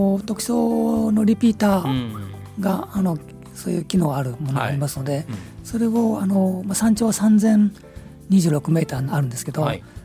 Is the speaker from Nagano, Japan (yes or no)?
yes; Matsumoto, Nagano, Japan; そうですね、ゼロエリア長野から参りました。